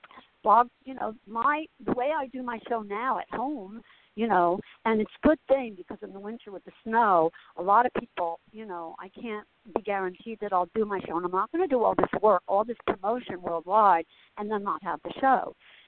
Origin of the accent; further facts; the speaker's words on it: Asbury, United States; It's just my history. It's my growing up in Asbury and, you know, just having that life.